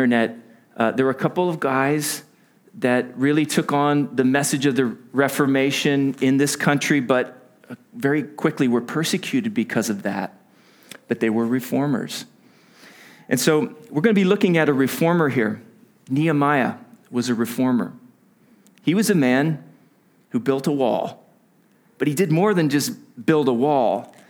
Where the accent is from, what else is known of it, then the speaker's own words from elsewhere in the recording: United States; moved away as an adult; now in United Kingdom; So I'm from the States originally.